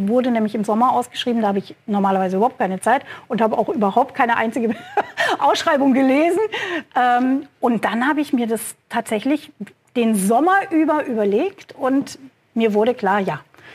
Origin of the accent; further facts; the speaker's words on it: Esslingen am Neckar, Baden-Württemberg, Germany; Aufgewachsen in Esslingen, dann am Neckar